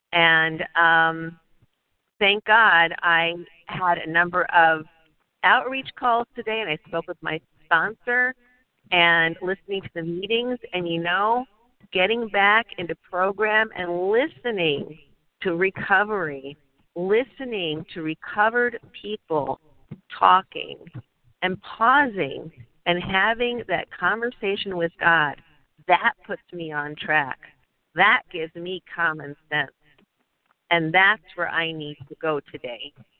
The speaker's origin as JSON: {"language": "English", "town": "Philadelphia", "region": "Pennsylvania", "country": "United States", "said": "I am from Philadelphia."}